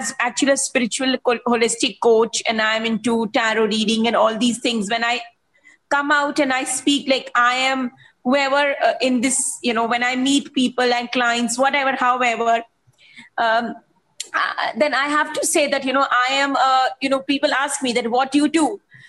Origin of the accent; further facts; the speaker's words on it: Mumbai, Maharashtra, India; I'm from India, Mumbai, but still I am connecting, and this is the first class I think I'm doing.